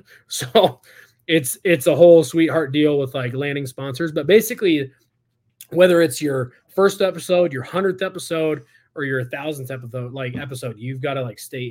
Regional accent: California, United States; I'm from California, so being in Utah, I'm kind of like, where are all the black people?

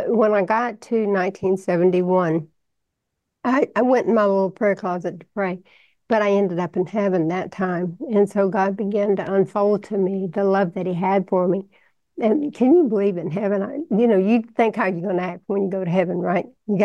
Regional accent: Texas, United States; accent: Texan; I'm sorry, I'm Texan.

